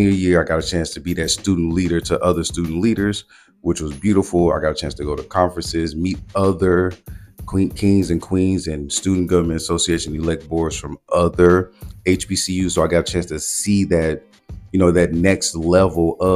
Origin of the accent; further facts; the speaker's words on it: Mississippi, United States; So, I'm from Mississippi, so I drove 10 hours to attend Lincoln University of Missouri.